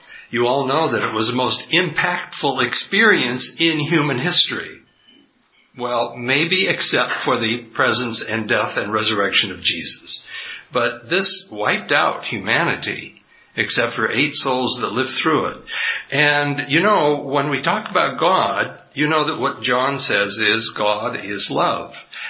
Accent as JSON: {"language": "English", "town": "San Diego", "region": "California", "country": "United States", "said": "I come from San Diego, California. It's just across the water, about 15 hours by airplane."}